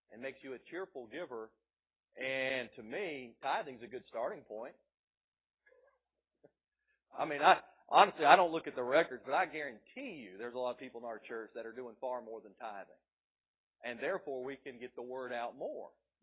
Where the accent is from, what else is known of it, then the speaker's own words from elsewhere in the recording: Tampa, Florida, United States; I'm from Tampa, that's where I was born.